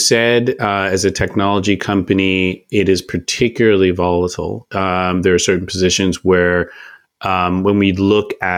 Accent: Oakland, California, United States; I'm from Oakland, California. It is diverse in some ways, but for African Americans, it's not.

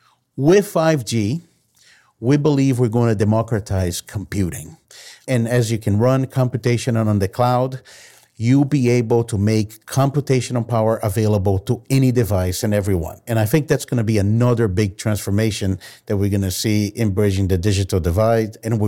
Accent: Brazil; English is a second language; Emerging markets, you know, I've been born and raised in Brazil, and the internet developed faster in mobile than the desktop.

